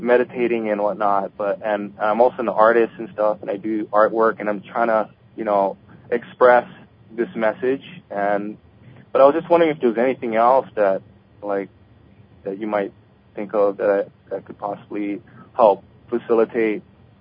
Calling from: Honolulu, Hawaii, United States; Hi, James. … I'm calling from Honolulu, Hawaii.

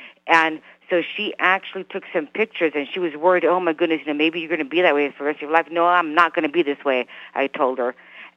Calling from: Reno, Nevada, United States; I'm calling from Reno, Nevada.

